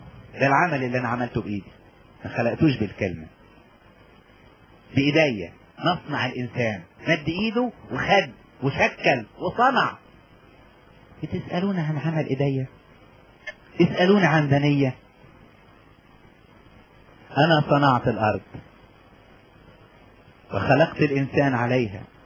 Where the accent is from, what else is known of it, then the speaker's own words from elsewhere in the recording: Upper Egypt, Egypt; وكان فيه عندنا في الصعيد الناس اللي يعددوا ويبكوا